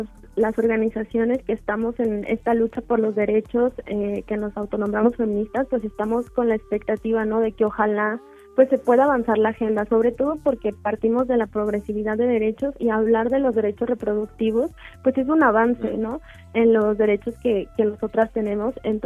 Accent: Guadalajara, Jalisco, Mexico; yo nací y crecí en Guadalajara, allá es toda mi familia.

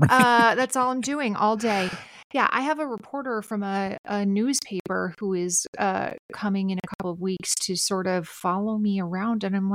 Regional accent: Minnesota, United States; accent: Minnesota; And am I reading in my Minnesota accent?

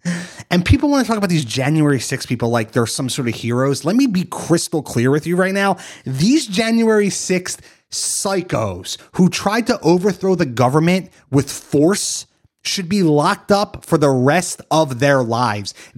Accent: Philadelphia, Pennsylvania, United States; She's Filipino. I'm from Philly.

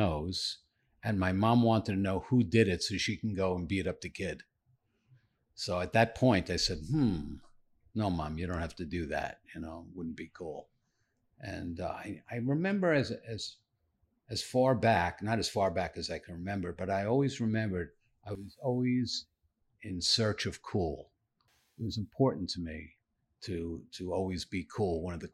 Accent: Queens, New York, United States; I grew up in Queens, New York. It's one of the five boroughs for those people that aren't from New York.

